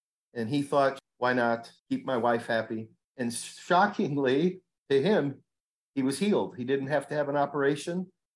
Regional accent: Chicago, Illinois, United States; I probably should start with growing up in Chicago, and that's where my parents first joined Armstrongism.

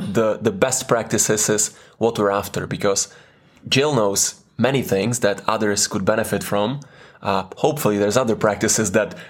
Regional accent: Prague, Czechia; moved away as an adult; now in United Kingdom; That's correct. I'm not a local boy. I'm from Prague.

